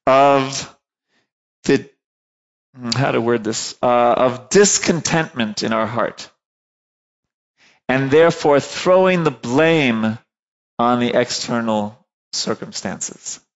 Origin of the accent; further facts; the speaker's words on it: New York, United States; I'm from New York. They do that in New York.